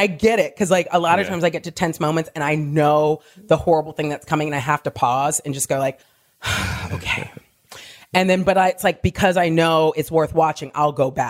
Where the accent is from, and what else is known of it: Diamond Bar, California, United States; born or raised there